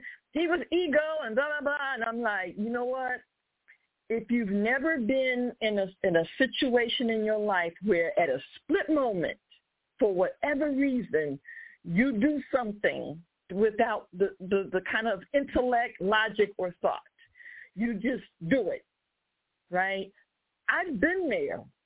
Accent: Philadelphia, Pennsylvania, United States; I'm from Philly, so I can tell you straight up

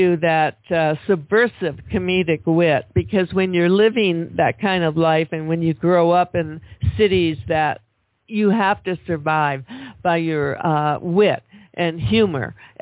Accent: Detroit, Michigan, United States; I grew up in a real blue-collar neighborhood, probably very much like where you grew up. I grew up in Detroit, and you grew up in Boston.

